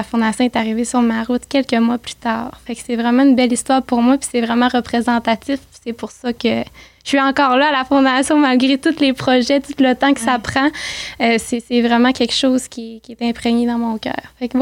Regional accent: Saint-Prime, Quebec, Canada; now in Saguenay, Canada; Moi, je suis une petite fille du Lac-Saint-Jean. J'ai été élevée à Saint-Prime avec mon papa Michel. Fait que depuis que je suis toute petite, c'est ça. Je vis ma petite vie à Saint-Prime avec mon papa.

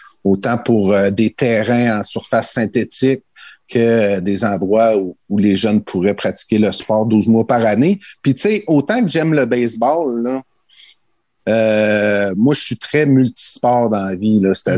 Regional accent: Trois-Pistoles, Quebec, Canada; je suis originaire de Trois-Pistoles au Bas-Saint-Laurent

